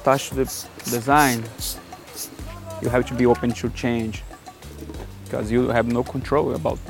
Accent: Brazil; I'm from Brazil.

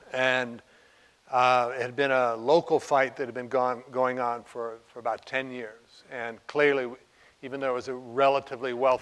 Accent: Flagstaff, Arizona, United States; I grew up in Flagstaff, Arizona.

